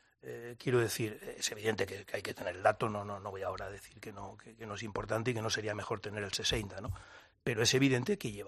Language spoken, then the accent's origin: Spanish; Spain; de las que yo al menos me siento orgulloso como español.